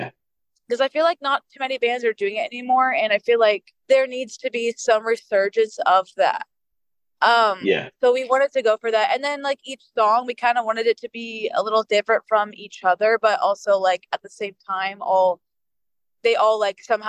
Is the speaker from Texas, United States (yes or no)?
yes; Dallas, Texas, United States; Yeah, we're from Dallas.